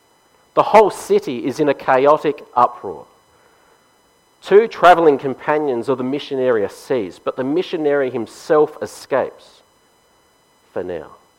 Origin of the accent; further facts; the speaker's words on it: South Australia, Australia; it beats the festival state slogan that I saw on every car when I was growing up in South Australia anyway